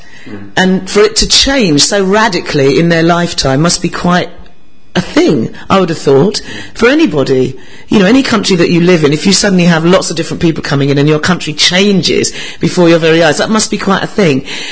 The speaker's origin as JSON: {"language": "English", "region": "London", "country": "United Kingdom", "tie": "born or raised there", "said": "I was born in London. I don't really know anywhere else. This is my home."}